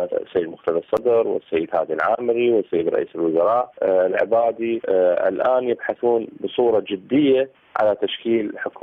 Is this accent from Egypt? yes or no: no; Iraq; حقيقة كعراقيين نحن حقيقة تاريخ لا يحددنا